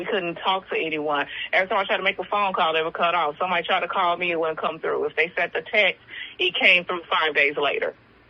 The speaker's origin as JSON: {"language": "English", "town": "Chicago", "region": "Illinois", "country": "United States", "also_born_or_lived": "Gary", "said": "I'm from Chicago. I lived in Gary for some time, but then I left after high school. So, you know, I'm elsewhere now."}